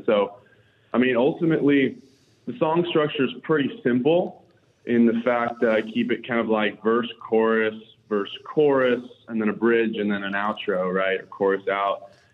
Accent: California, United States; You know, I grew up on Paradise Drive here in Marin County.

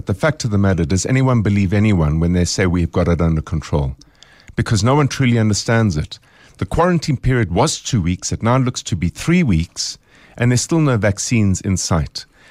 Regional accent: South Africa; the first thing you want to do as a South African is you put your hand out to shake someone's hand.

